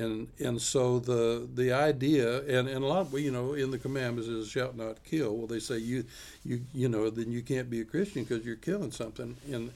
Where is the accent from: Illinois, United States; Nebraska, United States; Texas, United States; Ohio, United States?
Texas, United States; even as a kid growing up in South Texas and messing. I was out crawling around the brush all the time